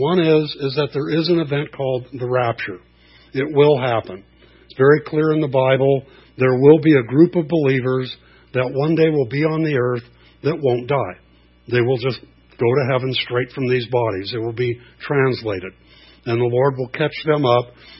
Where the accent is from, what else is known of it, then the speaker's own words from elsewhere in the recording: Montebello, California, United States; I grew up in East L.A., Montebello. There was a lot of Russians that migrated there that had prophecies and left just before communism.